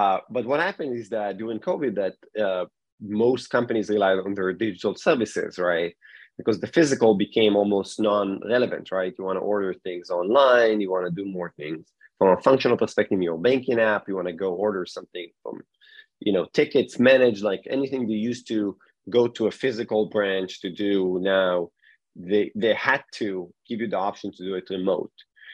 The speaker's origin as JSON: {"language": "English", "country": "Israel", "tie": "born or raised there", "second_language": "English", "moved": "yes", "lives_now": "United States", "said": "I was born and raised in Israel. Before I moved to the States, I spent a number of years in the elite security units of the IDF, the Israeli Defense Forces"}